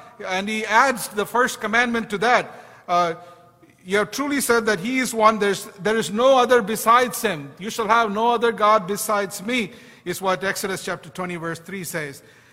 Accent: India; I grew up in India where there's all kinds of gods.

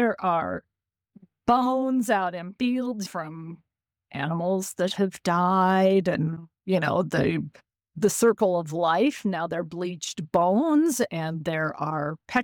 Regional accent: Colorado, United States; So growing up in Southeast Colorado, sometimes, because this was back when cars were pretty basic and we didn't have cell phones and things

